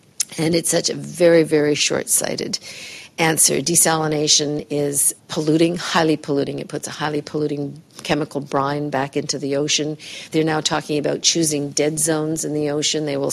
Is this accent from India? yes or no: no; Canada; I'm Canadian, but I do a lot of work in the U.S.